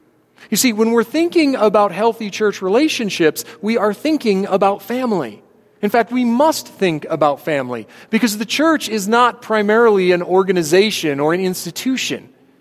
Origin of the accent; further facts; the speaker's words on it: Chicago, Illinois, United States; We come from the Chicago area.